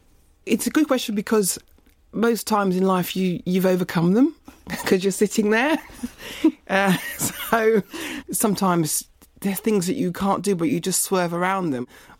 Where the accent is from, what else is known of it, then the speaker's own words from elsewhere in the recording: Barbados; accent: Bajan; At school, when I first started, my Bajan accent was much stronger.